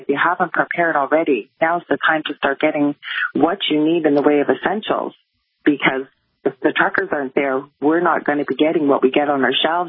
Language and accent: English; Canada; I'm a Canadian podcaster and registered nurse of my own show, The Angel Rock